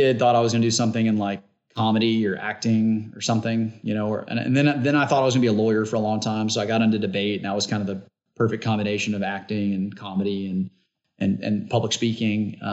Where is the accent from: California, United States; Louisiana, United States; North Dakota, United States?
Louisiana, United States; Shreveport; Grew up in Shreveport, Louisiana.